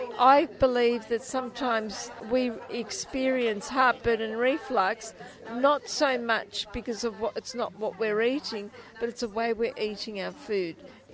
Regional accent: Australia; growing up in Australia, I just love helping women

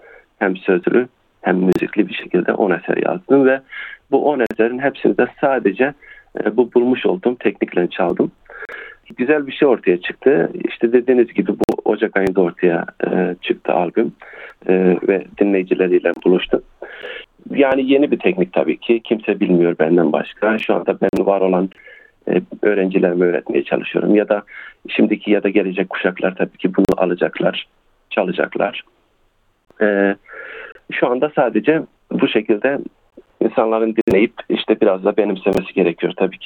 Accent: Elbistan, Kahramanmaraş, Turkey; Ben 1977 yılında Maraş'ın Elbistan ilçesinde doğmuşum. Elbistan'da da Alevi dedelerin yoğun yaşadığı bir bölge olduğu için orada yetişmişim

